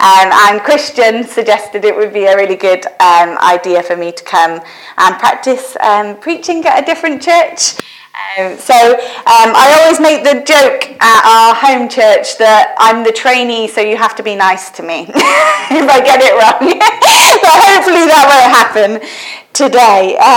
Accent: Forest of Dean, South West England, United Kingdom; also born or lived in Liverpool; So I grew up in the Forest of Dean. I went to the AOG church there.

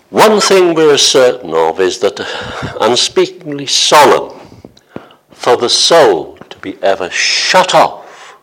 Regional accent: Worcester, West Midlands, United Kingdom; I come from Worcester.

